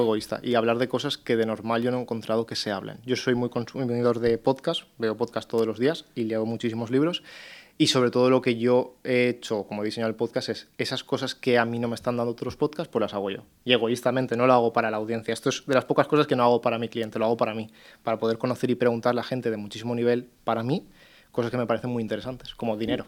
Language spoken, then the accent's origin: Spanish; Massanassa, Valencian Community, Spain; yo soy de Masanasa